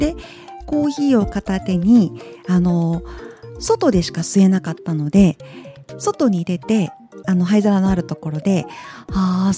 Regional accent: Nagoya, Aichi, Japan; で私は名古屋ですけど

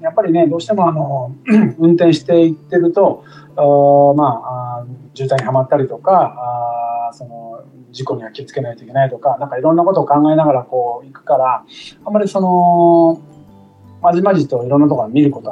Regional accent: Kanda, Fukuoka, Japan; now in Hiroshima, Japan; ちょっと今年本当ね2025年はね全然地元福岡県、ね、神田町にね帰ってなかったんで帰ろうかなって、計画してるんですよ

